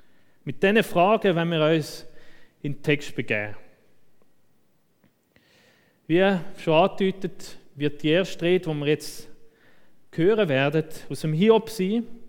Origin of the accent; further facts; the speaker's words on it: Switzerland; wo wir als Schweizer ja sowieso nicht so gern haben, wenn wir direkt sind. Wir sind ja eher diplomatisch.